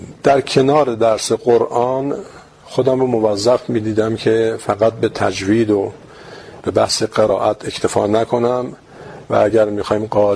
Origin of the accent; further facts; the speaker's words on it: Tehran, Tehran Province, Iran; ما در محله سرچشمه و پامنار زندگی می کردیم. من در همونجا به دنیا آمدم، در سال 42 در همین پامنار من به مدرسه می رفتم